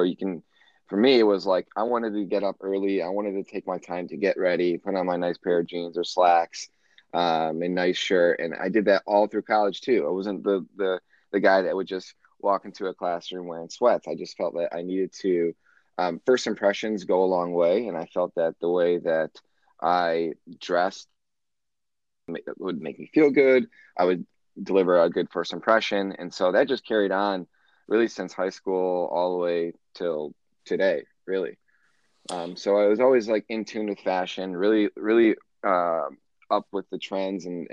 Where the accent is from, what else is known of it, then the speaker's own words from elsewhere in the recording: Detroit, Michigan, United States; I'm from the Detroit area, and prior to this, I worked in the automotive industry for about 9 years